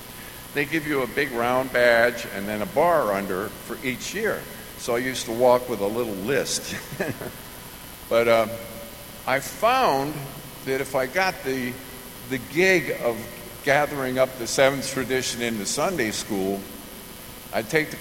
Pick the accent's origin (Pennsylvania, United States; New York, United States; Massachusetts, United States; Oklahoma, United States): Pennsylvania, United States; I'm a kid from Eastern Pennsylvania, not too far from here, between Allentown and Stroudsburg, but call it Poconos, you know.